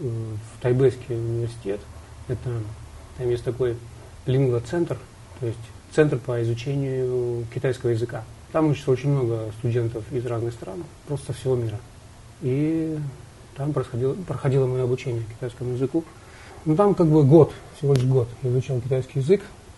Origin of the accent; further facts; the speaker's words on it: Rostov Oblast, Russia; родом я с Ростовской области. Родители мои переехали в Ленинградскую область уже больше 15 лет назад.